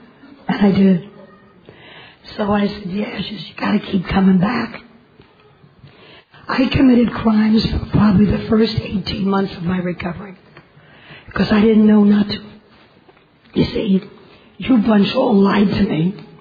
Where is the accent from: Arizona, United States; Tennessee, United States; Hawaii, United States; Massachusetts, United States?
Hawaii, United States; with laryngitis, and I'm an addict from Hawaii.